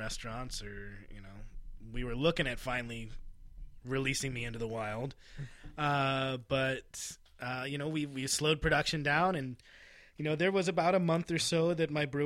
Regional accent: Puyallup, Washington, United States; just outside of Tacoma.

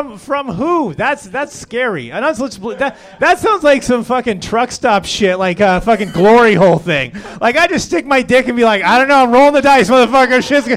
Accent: Los Angeles, California, United States; Guess what? I grew up in the LA Unified School District.

